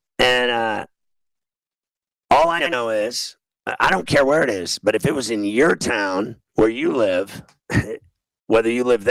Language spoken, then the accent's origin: English; Pittsburgh, Pennsylvania, United States; one of my buddies went there that I grew up with in Pittsburgh.